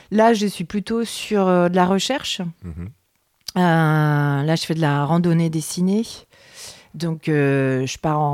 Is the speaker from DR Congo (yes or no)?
no; Pays de la Loire, France; born there; je suis allée dans les Coteaux du Layon parce que c'est ma terre natale.